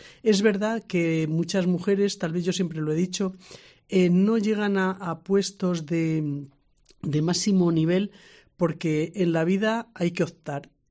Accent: Ávila, Castile and León, Spain; also born or lived in Murcia; me viniera aquí a Ávila, que me encantó volver a mi tierra, pero puedo decir aquello del corazón partido, medio corazón lo dejé en Murcia y el otro medio me lo traje para acá

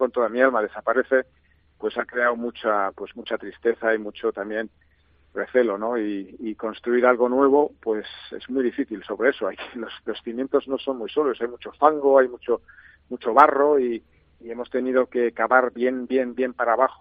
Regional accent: Madrid, Community of Madrid, Spain; born there; now in Valladolid, Spain; Yo vivo aquí, madrileño de nacimiento, pero me siento pucelano al 100%

